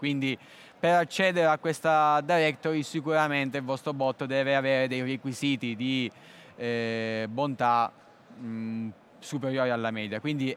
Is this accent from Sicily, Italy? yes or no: yes; Solarino, Sicily, Italy; il comune di Solarino, che è il mio paese di origine.